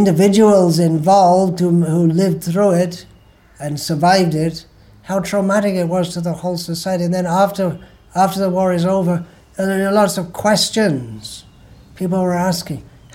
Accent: England, United Kingdom; when I was growing up in England

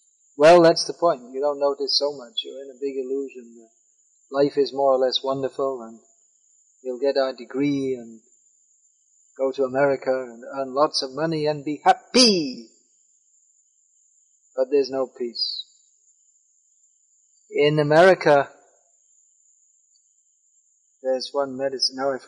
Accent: England, United Kingdom; I remember as a kid growing up in England

